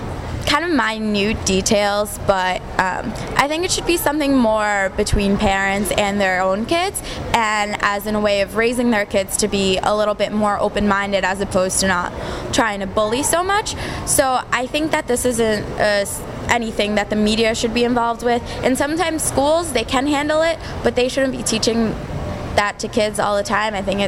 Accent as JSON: {"language": "English", "town": "Peabody", "region": "Massachusetts", "country": "United States", "said": "I'm from Peabody, Massachusetts."}